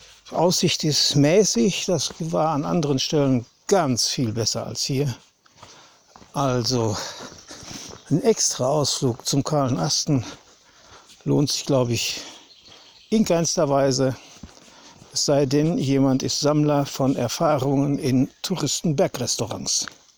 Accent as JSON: {"language": "German", "town": "Hagen", "region": "North Rhine-Westphalia", "country": "Germany", "tie": "born or raised there", "said": "Da muss sie erst an meiner Heimat Hagen vorbei."}